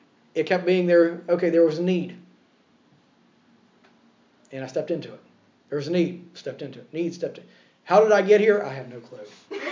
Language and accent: English; United States; now in Longford, Ireland; I've been asked oftentimes with just being an American in Ireland, okay?